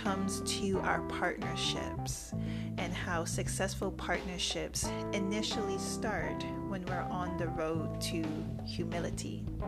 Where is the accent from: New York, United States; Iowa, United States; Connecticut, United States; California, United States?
New York, United States; born there; yes, I was born here in New York, but you know, my family on both sides are from down South Virginia and South Carolina to be exact.